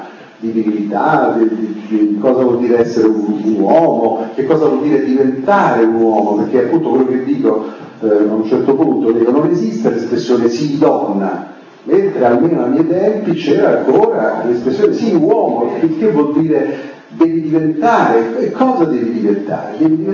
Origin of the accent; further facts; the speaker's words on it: Rome, Lazio, Italy; in quanto romano